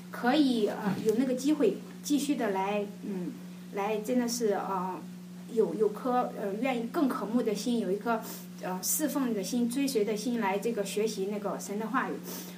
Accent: Shandong, China; 我常常觉得我是山东人

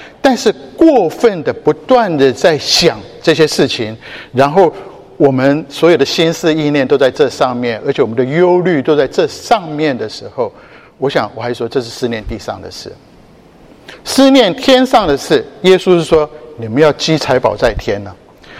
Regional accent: Taiwan; 台湾，我从台湾来，我不讲别的地方，我讲台湾就好

